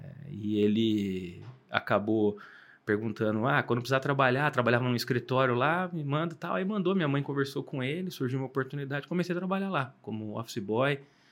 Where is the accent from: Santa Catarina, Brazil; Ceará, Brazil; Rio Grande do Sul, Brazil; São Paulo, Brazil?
São Paulo, Brazil; Santo André; Quando eu nasci, eu fui para São Paulo, né, cara? Então, meus pais moravam em São Paulo.